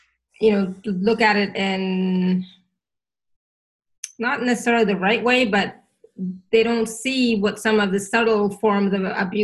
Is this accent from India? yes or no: yes; India; You know, I come from India.